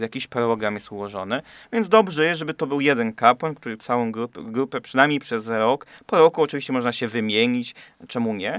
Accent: Goszczanów, Łódź Voivodeship, Poland; Ja pochodzę z parafii Goszczanów, gdzie mieliśmy cały czas jednego wikariusza

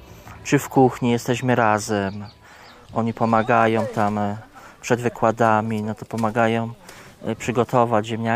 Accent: Rdzawka, Lesser Poland, Poland; pochodzę z okolic Rabki, z niewielkiej miejscowości Rdzawka.

